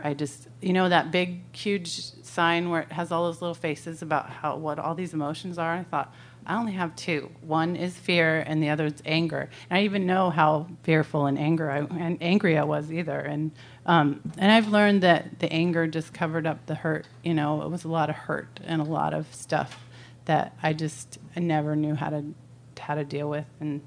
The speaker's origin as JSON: {"language": "English", "town": "Neptune", "region": "New Jersey", "country": "United States", "tie": "born there", "said": "And so I grew up in, well, I was born in New Jersey. And I always say that I was born in Neptune, so I was an alien."}